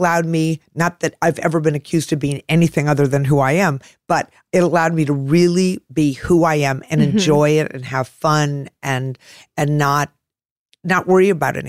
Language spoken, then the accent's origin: English; Boston, Massachusetts, United States; Like, you know, I'm from Boston. She's from Philly.